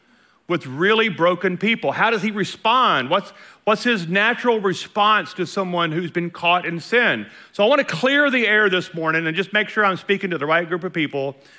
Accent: Louisiana, United States; Remember, I'm from Louisiana, so it's not that uncommon.

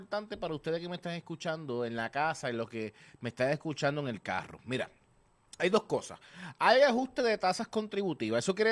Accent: Puerto Rico; Nos beneficia a nosotros como puertorriqueños.

